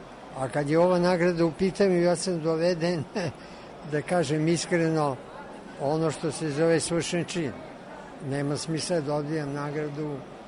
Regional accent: Belgrade, Serbia; Ja sam rođen u Beogradu, tu sam porastao, učio školu, ceo radni vek proveo ovde.

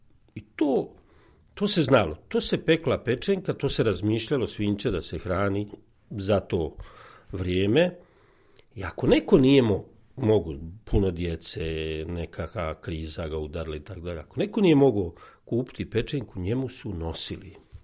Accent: Derventa, Republika Srpska, Bosnia & Herzegovina; now in Zemun, Serbia; Ja sam rođen iz Bosne, Dugore, Sjeverna Bosna, okolica Dervente. Kod nas se nosio badnjak.

